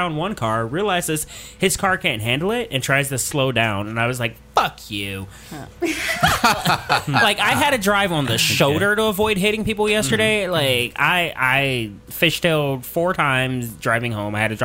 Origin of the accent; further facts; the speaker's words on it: Ohio, United States; I was like, I'm from Ohio.